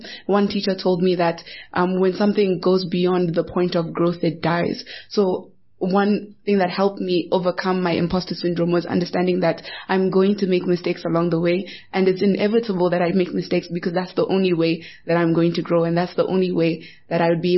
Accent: South Africa; I know that I am South African and I have a story to tell.

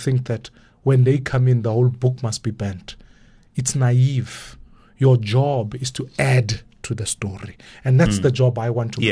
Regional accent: Dobsonville, Gauteng, South Africa; I grew up in Dobsonville. We had a train from Naledi Station to Joburg.

